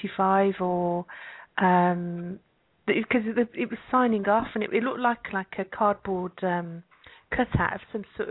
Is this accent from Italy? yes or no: no; Birmingham, West Midlands, United Kingdom; are a Birmingham band, and of course I'm from Birmingham.